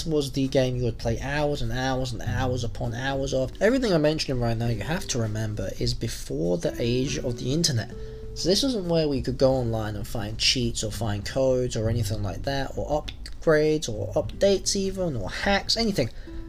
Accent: Wolverhampton, West Midlands, United Kingdom; or I would be Wolverhampton, which is my hometown.

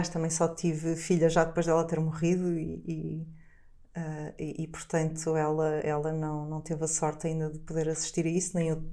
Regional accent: Porto, Portugal; also born or lived in Matosinhos; E eu cresci no Porto, numa época, nos anos 80, em Matosinhos e no Porto

